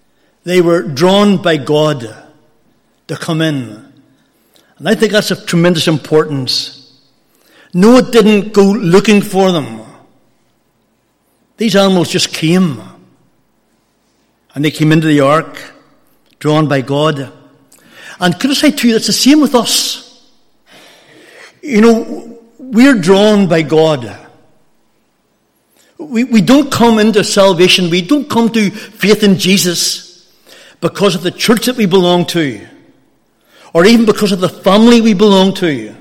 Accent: Carryduff, Northern Ireland, United Kingdom; also born or lived in Comber; I grew up not very far from here. I grew up in Carriduff. I was born in Cumber, but really lived most of my life in Carriduff.

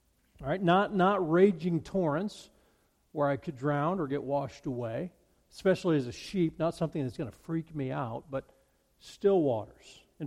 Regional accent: Colorado, United States; When I read this, I think of a time as a kid growing up in Colorado.

